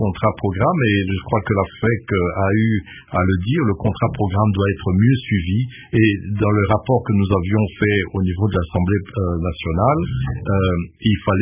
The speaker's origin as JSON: {"language": "French", "country": "DR Congo", "said": "chez nous, en RDC"}